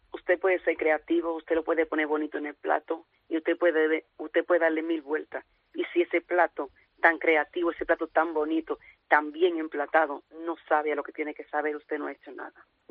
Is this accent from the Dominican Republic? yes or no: yes; Jarabacoa, La Vega, Dominican Republic; una infancia súper bonita en una tierra de muy verde, montaña, Jarabacoa, la República Dominicana, que es mi país de origen.